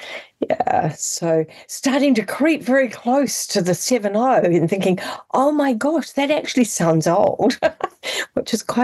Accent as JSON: {"language": "English", "town": "Whakatane", "region": "Bay of Plenty", "country": "New Zealand", "tie": "born there", "said": "I was born in Whakatane."}